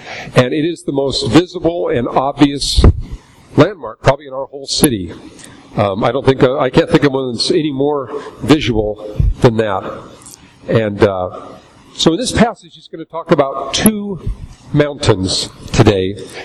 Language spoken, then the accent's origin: English; Portland, Oregon, United States; on a clear day, we're all from the Portland area